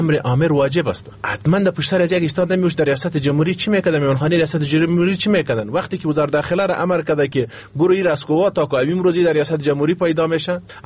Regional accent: Afghanistan; ما از ما یک افغان هستیم

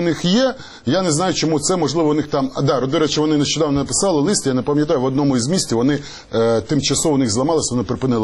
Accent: Zaporizhzhia, Zaporizhzhia Oblast, Ukraine; я сам з Запоріжжя.

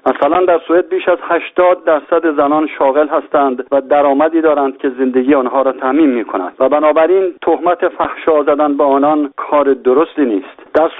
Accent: Iran; also born or lived in Europe; به عنوان یک ایرانی که 30 سال در اروپا زندگی کردم

